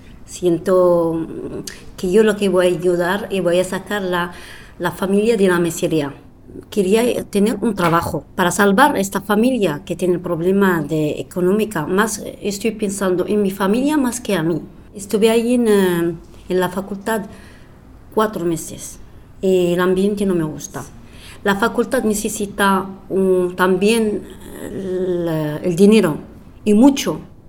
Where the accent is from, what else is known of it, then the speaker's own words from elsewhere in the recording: Marrakesh, Marrakesh-Safi, Morocco; moved away; also born or lived in Al Haouz; Nací en Marrakech. He nacido en un pueblo que se llama Al Haouz, pero he crecido en Marrakech, el centro.